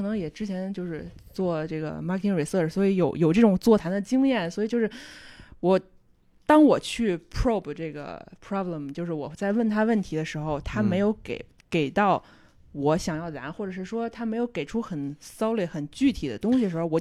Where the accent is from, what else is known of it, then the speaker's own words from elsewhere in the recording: Beijing, China; 我也是北京的，